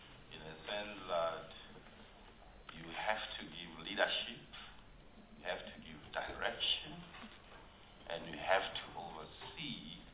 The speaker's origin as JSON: {"language": "English", "country": "South Africa", "said": "That is a significant achievement, being a South African"}